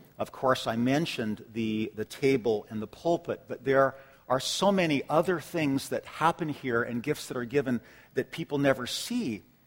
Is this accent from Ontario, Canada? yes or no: no; Calgary, Alberta, Canada; Calgary's where we're from, and fellow pastors and professors and friends that I grew up with in Calgary.